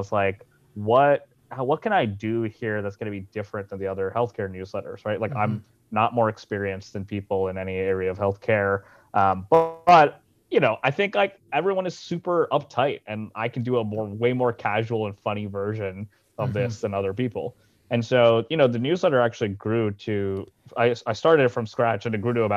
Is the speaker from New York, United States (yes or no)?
yes; New York, United States; So I mean, I grew up in New York. I've been here my whole life, actually. Went to school here, still here.